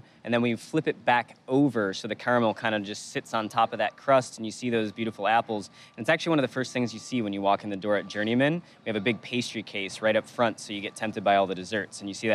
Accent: Michigan, United States; And I've had a lot of apples. I grew up in Michigan.

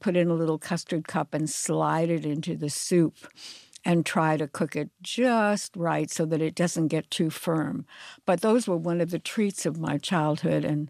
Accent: Brooklyn, New York, United States; When I was a little girl, I grew up in Brooklyn in a all-Jewish neighborhood

